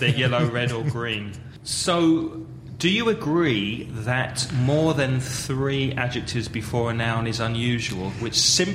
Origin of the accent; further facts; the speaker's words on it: England, United Kingdom; born there; accent: English; I was born in England. When I speak a foreign language with an English accent, that's part of who I am.